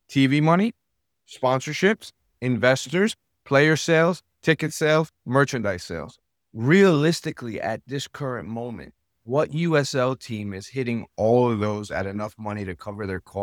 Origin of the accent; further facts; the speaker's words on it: Italy; born there; first language Italian; English is a second language; So I'm Italian first. I was born in Italy. My first language is Italian.